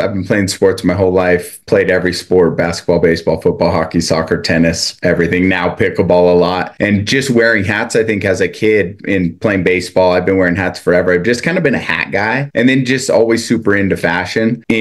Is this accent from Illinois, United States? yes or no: no; South Lake Tahoe, California, United States; Yes, I am from South Lake Tahoe, California.